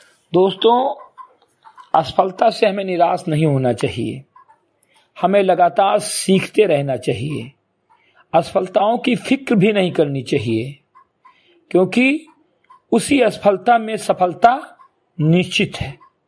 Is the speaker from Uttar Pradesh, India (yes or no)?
yes; Samri Katai, Uttar Pradesh, India; ग्राम सभा समरी कटाई विकासखंड मेनपुरवा जनपद बहराइच का मूल निवासी हूँ